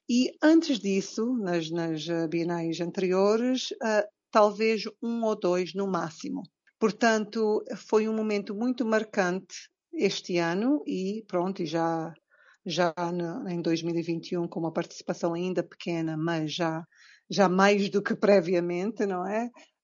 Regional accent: Cape Verde; also born or lived in São Tomé and Príncipe; Sou cabo-verdiana, mas também tenho uma sensação de pertença em vários lugares. Nasci a caminho de São Tomé, pai cabo-verdiano e mãe portuguesa. Vivi em São Tomé nos primeiros anos da minha infância e após a independência de Cabo Verde, viemos para Cabo Verde

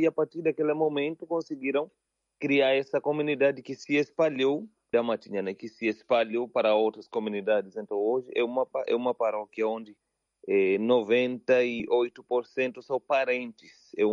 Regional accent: Kenya; Portuguese is a second language; moved away as an adult; now in Brazil; sou religioso, missionário da Consolata. Sou natural do Quênia. Estou no Brasil desde 2016.

